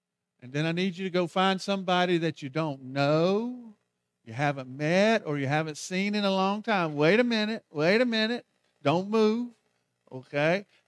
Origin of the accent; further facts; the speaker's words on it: North Carolina, United States; He's from Chicago. Okay, he's from Chicago. I'm from North Carolina.